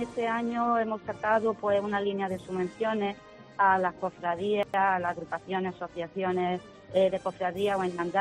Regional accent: Granada, Andalusia, Spain; Incluso siendo granadina

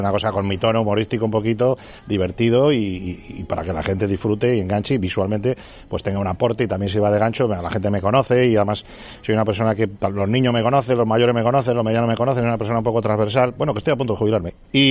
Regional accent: León, Castile and León, Spain; Esto es asturiano, yo soy de León, sí, yo no soy asturiano por la cigüeña que se cansó.

